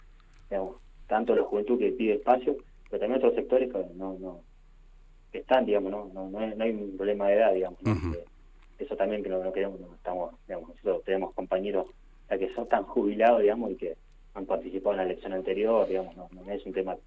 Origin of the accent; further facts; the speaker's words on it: San Carlos de Bariloche, Río Negro, Argentina; Soy de Bariloche.